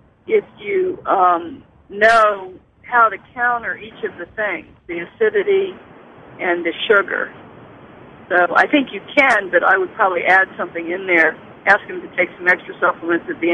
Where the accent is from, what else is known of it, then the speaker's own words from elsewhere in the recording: Lawrence, Kansas, United States; I grew up in Lawrence, Kansas